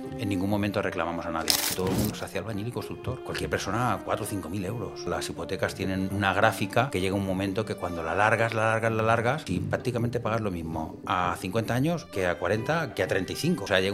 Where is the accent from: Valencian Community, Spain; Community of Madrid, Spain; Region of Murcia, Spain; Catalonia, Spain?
Valencian Community, Spain; Alicante; Yo en la zona de Levante, que yo soy de Alicante